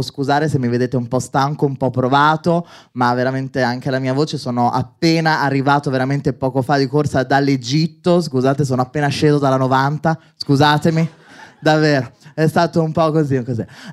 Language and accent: Italian; Milan, Lombardy, Italy; io sono milanese, 100% ci tengo, noi milanesi ci teniamo